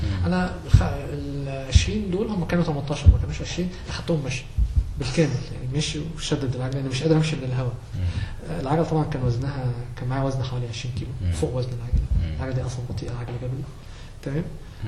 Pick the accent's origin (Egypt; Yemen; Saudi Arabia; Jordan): Egypt; بس انا عشان مصري تمام فروقوني